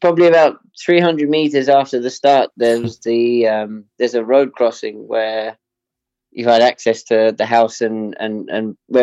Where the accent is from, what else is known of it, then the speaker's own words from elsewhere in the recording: Epsom, South East England, United Kingdom; born there; because I was born in Epsom.